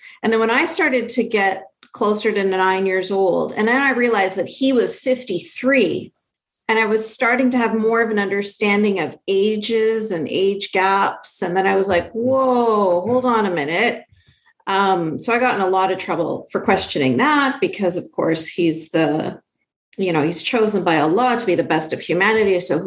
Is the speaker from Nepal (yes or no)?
no; Canada; So I grew up in Canada, so secular, free country, but I grew up under a little bubble of Sharia